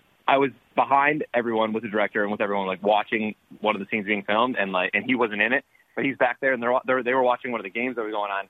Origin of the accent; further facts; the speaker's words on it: Illinois, United States; So my dad was a Lions fan. And then when I was born, we moved over to Illinois.